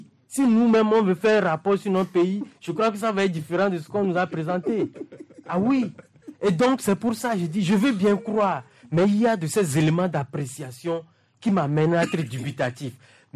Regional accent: Togo; Parce que je suis Togolais. Je veux voir mon pays gagner.

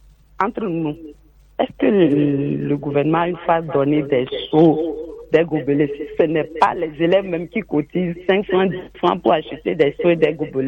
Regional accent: Lomé, Maritime, Togo; Moi, je suis née à Lomé, j'ai grandi à Lomé, j'ai fréquenté ici.

